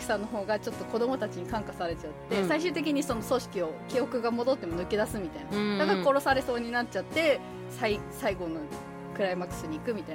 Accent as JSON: {"language": "Japanese", "region": "Hokkaido", "country": "Japan", "said": "僕だけがいない街は地元の北海道を舞台にした話だから"}